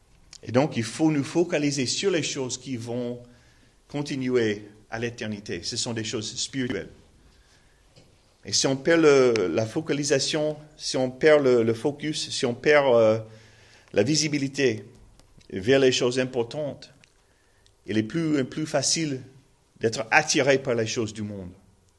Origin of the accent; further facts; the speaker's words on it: United States; French is a second language; malgré mon accent terrible en français, malgré le fait que je suis un Américain